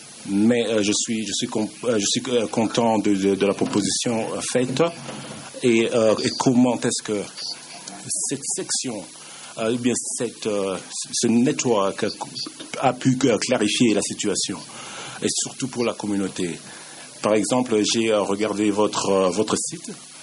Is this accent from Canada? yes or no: yes; Canada; Je viens du Canada et je représente du Canada.